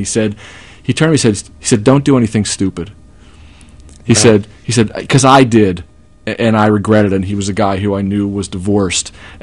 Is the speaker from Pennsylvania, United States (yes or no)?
yes; Harrisburg, Pennsylvania, United States; I grew up in Harrisburg in a Jewish community there